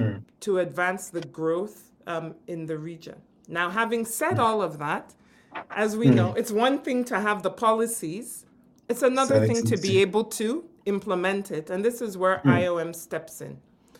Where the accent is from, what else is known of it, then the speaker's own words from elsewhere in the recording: Nigeria; So I'm Nigerian. Obviously, Nigeria is a member of ECOWAS.